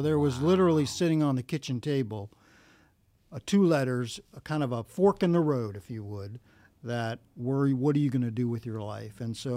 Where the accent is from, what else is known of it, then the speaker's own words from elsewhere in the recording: New York City, New York, United States; I born and raised in New York City.